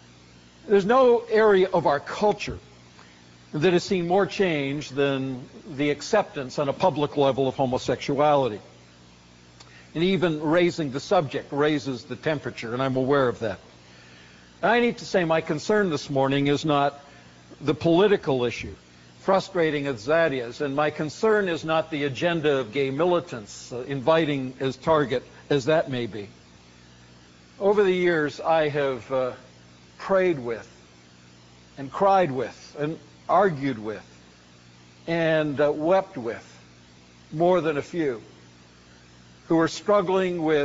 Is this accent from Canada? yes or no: yes; Vancouver, British Columbia, Canada; in Vancouver, British Columbia, my hometown